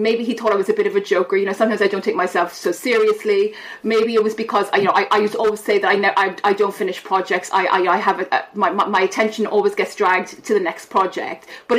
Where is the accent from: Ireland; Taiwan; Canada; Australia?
Ireland; you know, I'm Irish, and in all of our sports, we have what we call a backdoor